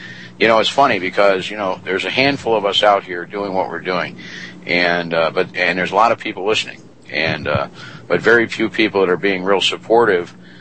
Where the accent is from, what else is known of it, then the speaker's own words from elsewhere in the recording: United States; As an American, I believe what I do as an American. I love my country.